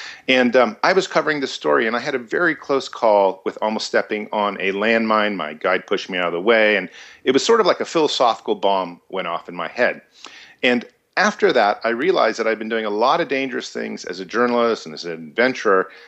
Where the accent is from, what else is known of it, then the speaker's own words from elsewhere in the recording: United States; born there; had me here in America. I was born in America.